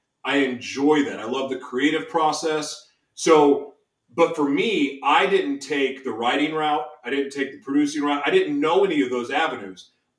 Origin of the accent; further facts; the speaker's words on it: Oklahoma City, Oklahoma, United States; born there; now in Los Angeles, United States; I was born in Oklahoma City. And even though LA is home to me, I was born in Oklahoma City